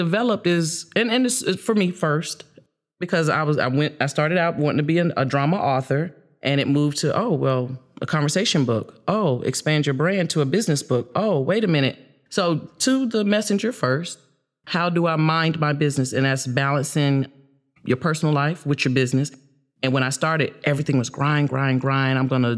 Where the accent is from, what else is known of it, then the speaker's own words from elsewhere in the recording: Charlotte, North Carolina, United States; Charlotte, North Carolina.